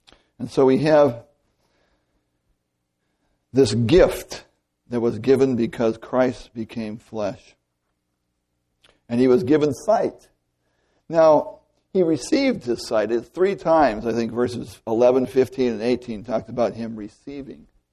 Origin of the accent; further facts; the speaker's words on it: California, United States; Good Virginia red clay, right? I'm from California. It's adobe.